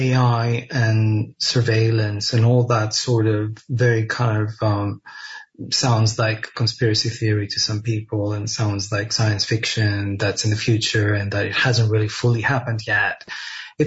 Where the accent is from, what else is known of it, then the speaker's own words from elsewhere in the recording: Greece; I saw cruise ships come one after another here in my hometown, as they do everywhere in Greece.